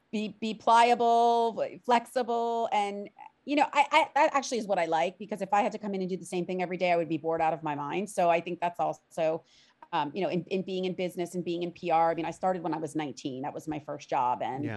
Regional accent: Miami, Florida, United States; I'm a born and raised native of South Florida, of Miami.

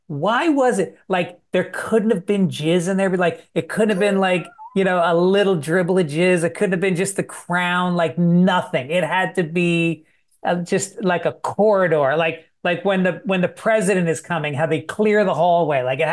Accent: Tarrytown, New York, United States; I grew up in New York in Tarrytown, which is just outside the city. And it was very Latino, Black, Irish, and Italian. And we had two Jewish kids in the whole town.

